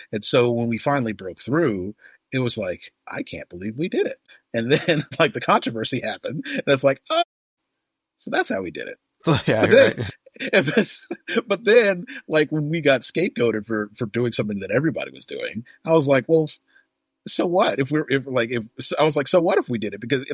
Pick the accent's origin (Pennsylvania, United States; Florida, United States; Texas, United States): Texas, United States; Houston; Like, because they knew I was from Houston. They knew I love